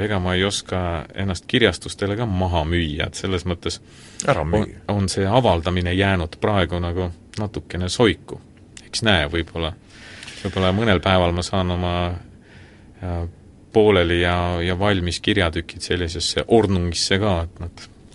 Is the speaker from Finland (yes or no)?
yes; Finland; Soomes oli suisa üks lemmikkoht, üks 50 kilometri kaugusel meie kodulinnast